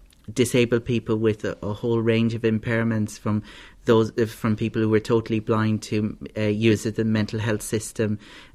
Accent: Ballinasloe, Connacht, Ireland; now in Dublin, Ireland; I'm from Ballinasloe.

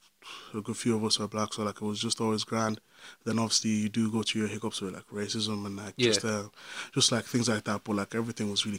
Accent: Balbriggan, Leinster, Ireland; Actually, I grew up in Balbriggan. So Balbriggan, like, there was a good amount of black people.

